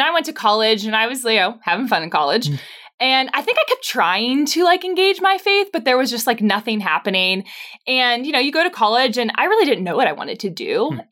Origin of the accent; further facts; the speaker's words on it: Pittsburgh, Pennsylvania, United States; I'm from Pittsburgh.